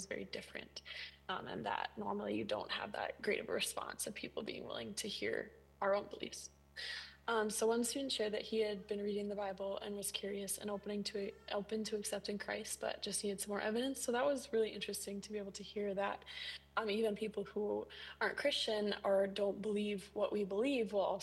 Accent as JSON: {"language": "English", "town": "Miller", "country": "United States", "said": "I'm originally from Miller, and I go to the Community Church of St. Lawrence. But right now I'm at school at the University of Minnesota"}